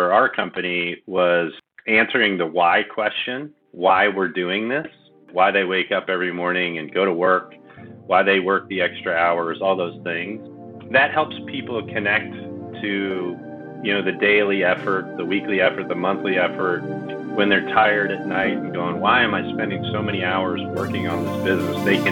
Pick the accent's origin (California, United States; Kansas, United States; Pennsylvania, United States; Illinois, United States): Illinois, United States; Chicago; born there; And I'm a Midwesterner. So I was born in Chicago, and my dad was a corporate CEO.